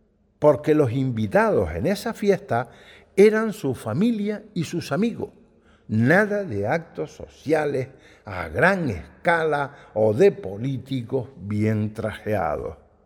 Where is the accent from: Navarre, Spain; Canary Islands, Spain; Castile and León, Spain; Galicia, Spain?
Canary Islands, Spain; Yo soy un enamorado de todas nuestras islas y, como dice Néstor Doreste, soy más canario universal que canario de Gran Canaria.